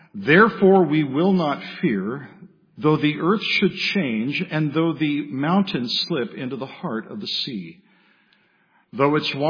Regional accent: California, United States; also born or lived in Okinawa; I grew up in Southern California, earthquake country. lived in Okinawa.

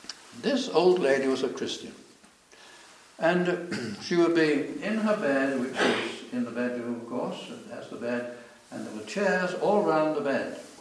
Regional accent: Manchester, North West England, United Kingdom; Now, I was brought up in Manchester, in England

